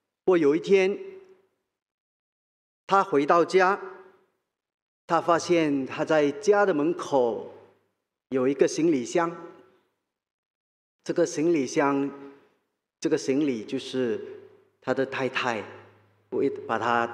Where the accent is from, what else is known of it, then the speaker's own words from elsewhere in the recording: Malacca, Malaysia; moved away; also born or lived in Johor; 我还记得在马来西亚的时候，我在柔佛州出生，我在马六甲长大，我代表马六甲，我是马六甲州的水球队员。